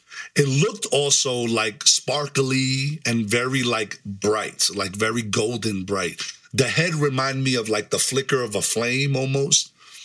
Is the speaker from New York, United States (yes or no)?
yes; New York City, New York, United States; I'm like, I'm from the Bronx.